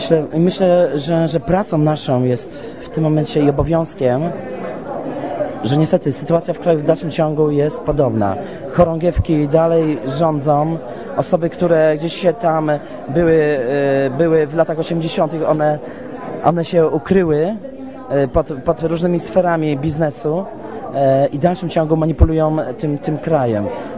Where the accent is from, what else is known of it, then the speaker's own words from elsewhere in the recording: Tarnów, Lesser Poland, Poland; No, sam wywodzę się z Tarnowa i po prostu widzę, co się dzieje